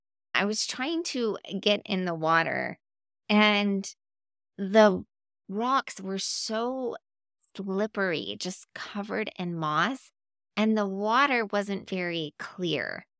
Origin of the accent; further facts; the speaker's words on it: Bear Lake, Utah, United States; I grew up in Bear Lake, Utah.